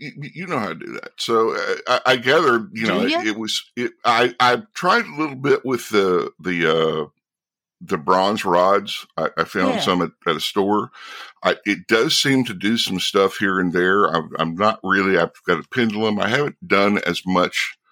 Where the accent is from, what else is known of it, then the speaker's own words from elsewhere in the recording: Kentucky, United States; I grew up in Eastern Kentucky in the Appalachians.